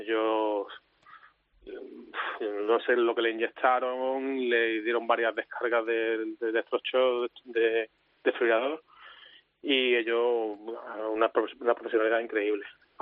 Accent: Melilla, Spain; soy melillense

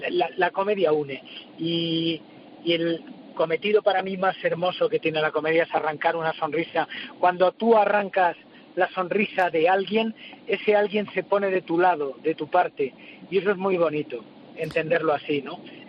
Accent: Montiel, Castilla-La Mancha, Spain; eso es Montiel, mi pueblo, donde he nacido y todavía sigo jugando, ¿no?

